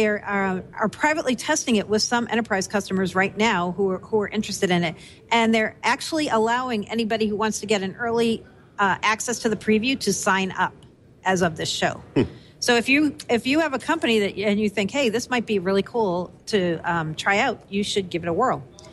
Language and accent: English; Massachusetts, United States; We're both from Massachusetts, so that came to our mind immediately when we heard this.